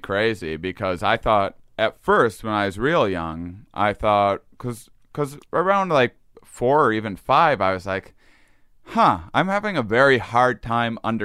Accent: Wisconsin, United States; accent: Wisconsin; And then, that was my Wisconsin accent coming out there.

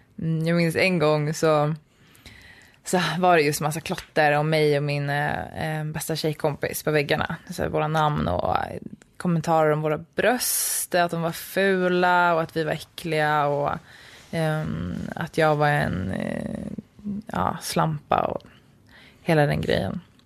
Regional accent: Kvarsebo, Östergötland, Sweden; born there; Jag har flyttat runt väldigt mycket, men jag föddes utanför Kolmården, djurparken. I Kvarsebo heter det.

